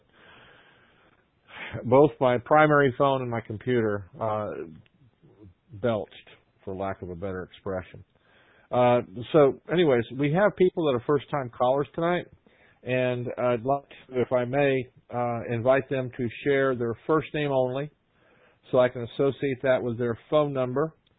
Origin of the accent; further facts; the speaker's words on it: Davie, Florida, United States; I'm from Davie, originally.